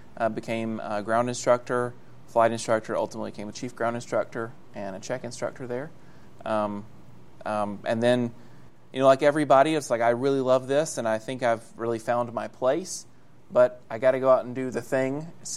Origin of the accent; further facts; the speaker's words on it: Alabama, United States; also born or lived in Tennessee / Atlanta, Georgia; I grew up just outside of Birmingham, Alabama, did That's the Tennessee right. thing, the Atlanta thing. I've been in Florida, I guess, since 2008.